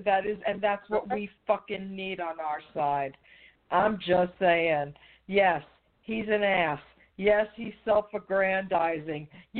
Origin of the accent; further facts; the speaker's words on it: New York, United States; listen, I'm from New York